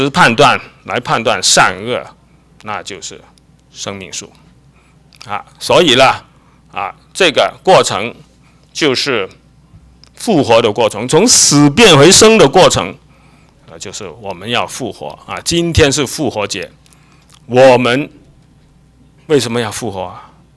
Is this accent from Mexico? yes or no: no; China; 这是我们中国人的想法。